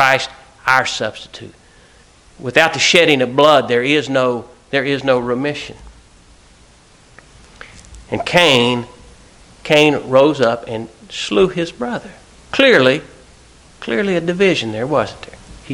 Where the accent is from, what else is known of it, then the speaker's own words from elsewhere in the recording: Ohio, United States; I think about the only thing we're going to be able to agree on is we're both from Ohio.